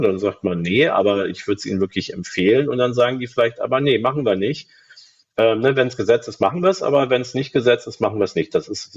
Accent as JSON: {"language": "German", "region": "Rhineland", "country": "Germany", "said": "ich bin Rheinländer"}